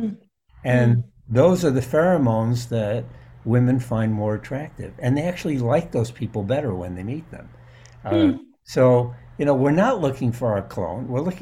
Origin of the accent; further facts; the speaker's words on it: New York City, New York, United States; I grew up in New York City. So for me, nature was, you take a subway to Central Park